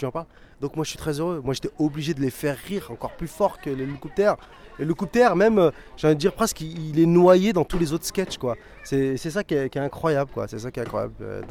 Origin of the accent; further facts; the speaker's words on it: France; je suis français, je suis d'origine marocaine et d'adoption portugaise.